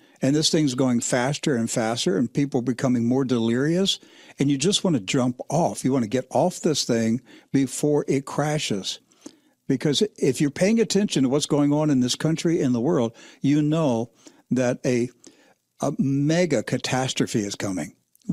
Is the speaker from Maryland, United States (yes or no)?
yes; Maryland, United States; See, I grew up in Maryland, so I crossed that bridge many years ago.